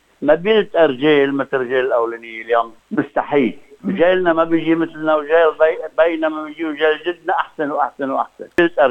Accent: Lebanon; كلبناني عريق

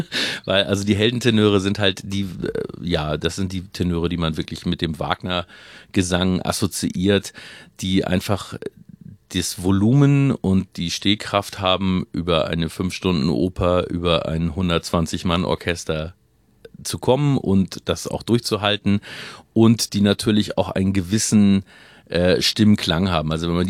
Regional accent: Hamburg, Germany; Ja, ich bin in Hamburg geboren und bin dort aufgewachsen

